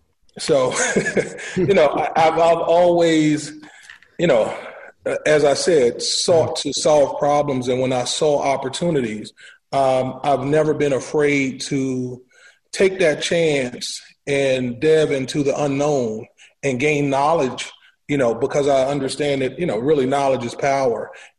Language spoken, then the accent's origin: English; Washington, District of Columbia, United States; native of Washington, D.C., born and raised in Southeast, always wanted to provide a service to the world.